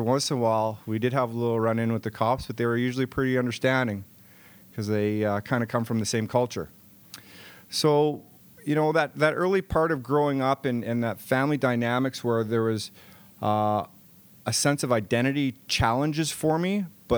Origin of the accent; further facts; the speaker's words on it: Brandon, Manitoba, Canada; When I was a kid growing up in Brandon, Shiloh is an Army base just down the road from Brandon.